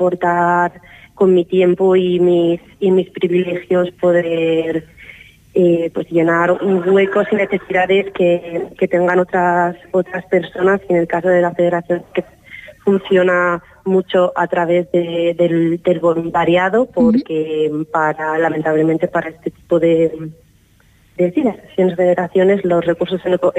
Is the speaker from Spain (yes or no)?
yes; Asturias, Spain; Soy asturiana, que es allí donde más he hecho actividades.